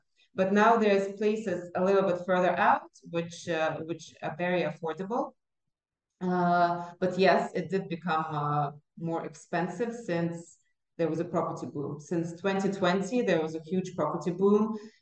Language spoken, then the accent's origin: English; Dubai, United Arab Emirates; when I was studying in Canada in 2004, 2008, I visited America, when I would tell people I'm from Dubai